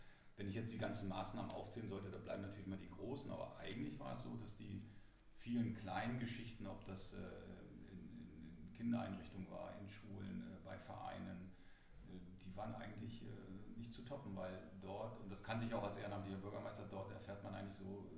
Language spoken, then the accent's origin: German; Mecklenburg-Vorpommern, Germany; Also ich bin geborener Mecklenburger, wenn man so will. Heute ist es die Landeshauptstadt in Schwerin geboren. Dann eigentlich sozusagen Kindheit, Jugend quer durchs Land, über die mecklenburgische Schweiz bis nach Mecklenburg-Strelitz.